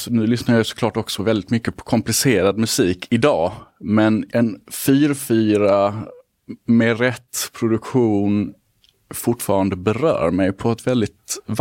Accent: Malmö, Skåne, Sweden; I Malmö, på Mellanheden.

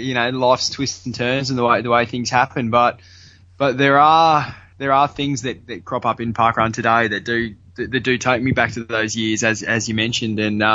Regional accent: Brisbane, Queensland, Australia; I grew up on Boondall on the north side of Brisbane

